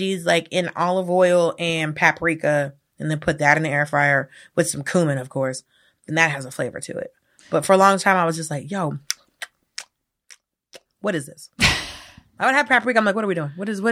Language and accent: English; the South, United States; I mean, I didn't grow up with casseroles, but I'm from the South, so I don't know.